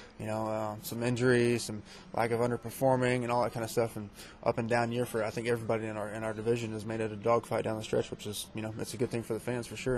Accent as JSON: {"language": "English", "region": "Texas", "country": "United States", "tie": "born or raised there", "said": "growing up in Texas in a small town, my dad, he worked 60 hours a week at a fiberglass plant."}